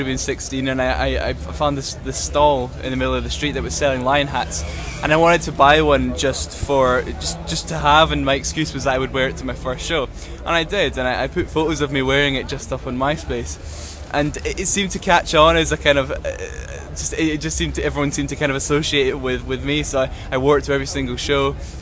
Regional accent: Scotland, United Kingdom; I'm 18 and I'm from Scotland

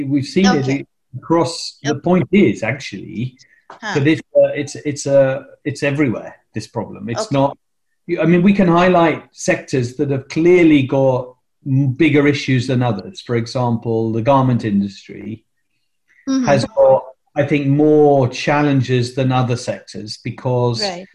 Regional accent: United Kingdom; I'm British, okay.

